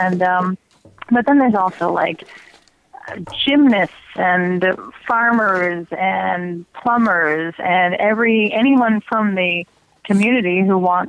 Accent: Montreal, Quebec, Canada; I'm from Montreal, which is 4 hours due north, very straight line.

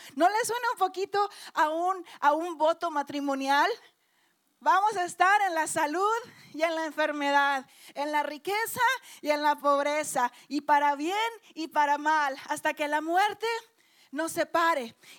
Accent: Coahuila, Mexico; yo también soy de Coahuila, no sé cuántos de Coahuila hay aquí, pero somos coahuilenses y en Coahuila somos muy noveleras.

